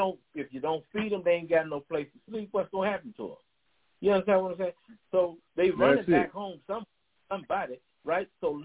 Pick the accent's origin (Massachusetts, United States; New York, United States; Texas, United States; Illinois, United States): Illinois, United States; Chicago; I remember growing up in Chicago, Josh.